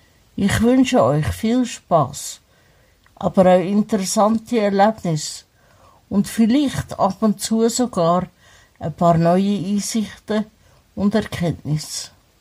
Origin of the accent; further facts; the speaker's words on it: Switzerland; born there; Ende 1966 bin ich in der Schweiz geboren und zur Adoption freigegeben worden und bin dann in einem behüteten Elternhaus aufgewachsen.